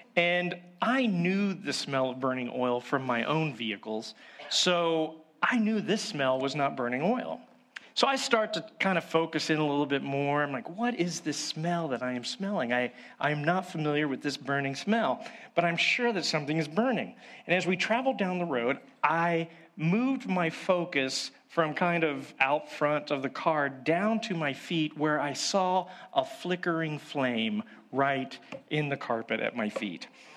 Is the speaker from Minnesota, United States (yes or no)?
no; Miamisburg, Ohio, United States; we were just traveling to Wright State University from my hometown in Miamisburg.